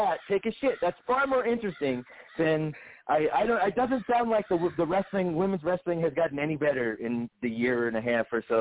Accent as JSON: {"language": "English", "town": "Brooklyn", "region": "New York", "country": "United States", "said": "Because I'm from Brooklyn."}